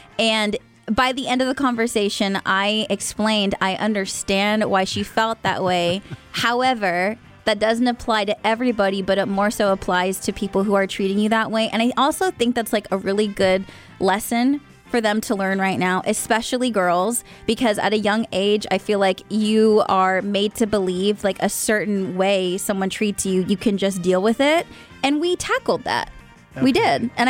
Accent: California, United States

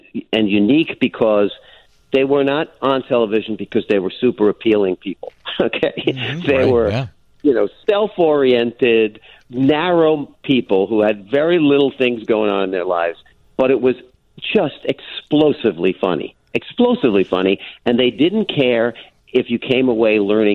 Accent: New York, United States; I grew up in New York. And I was like, you know, I know people like this.

